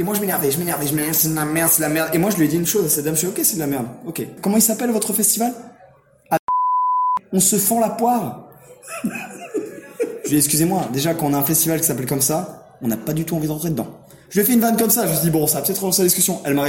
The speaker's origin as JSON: {"language": "French", "region": "Brittany", "country": "France", "said": "je suis breton."}